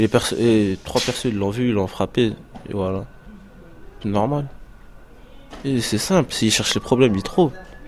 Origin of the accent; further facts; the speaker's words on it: France; Moi je suis français, de nationalité française, je suis français.